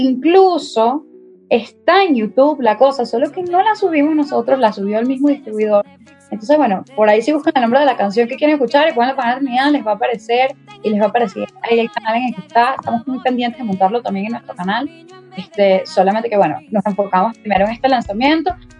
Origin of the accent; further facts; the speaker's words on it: Venezuela; moved away; no solo los que nos fuimos de Venezuela, sino los que están en una Venezuela totalmente transformada